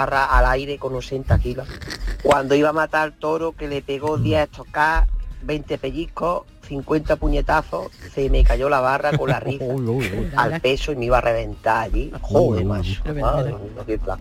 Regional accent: Antequera, Andalusia, Spain; de Antequera.

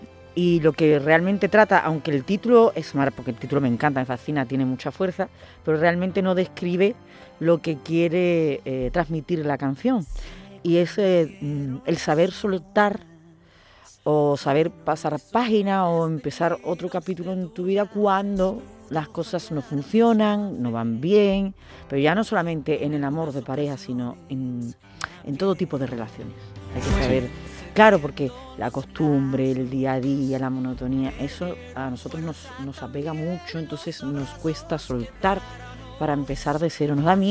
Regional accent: Seville, Andalusia, Spain; el 12 de junio ya estamos en el Cartuja Center Sevilla, que hace mucho tiempo que yo no venía a cantar a mi tierra.

